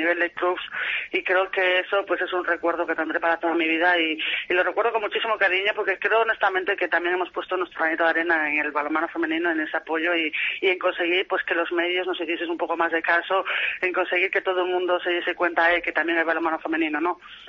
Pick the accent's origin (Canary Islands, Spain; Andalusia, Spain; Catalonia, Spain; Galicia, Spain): Galicia, Spain; que no me olvido que soy gallega, que la tierra tira mucho.